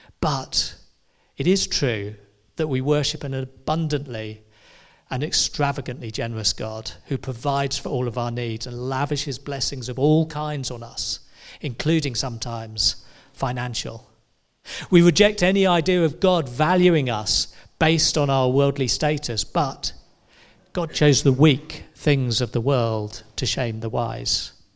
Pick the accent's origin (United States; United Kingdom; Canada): United Kingdom; Now, since we're very British, aren't we? And we're not so much like our American brothers and sisters.